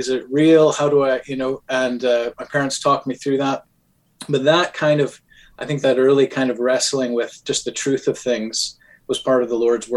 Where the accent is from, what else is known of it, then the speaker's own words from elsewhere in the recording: Wisconsin, United States; born there; originally born in Wisconsin. But as a good pastor's kid that I was, we moved around a lot.